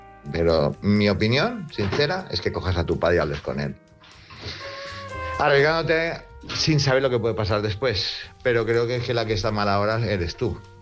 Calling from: Palma de Mallorca, Balearic Islands, Spain; de aquí de Palma de Mallorca

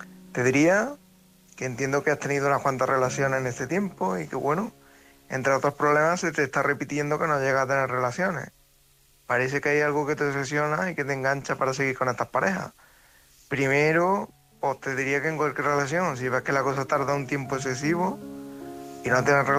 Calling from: Córdoba, Andalusia, Spain; corresponsal de Córdoba.

